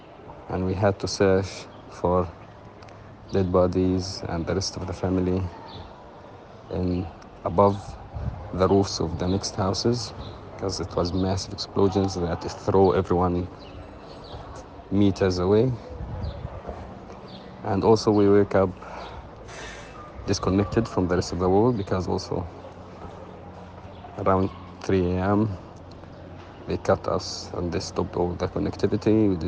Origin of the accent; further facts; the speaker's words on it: Jabalia, Gaza Strip, Palestine; I'm born and raised in Jabalia camp as a refugee. My entire family, my father, my grandfather, we lived our entire life in Jabalia camp.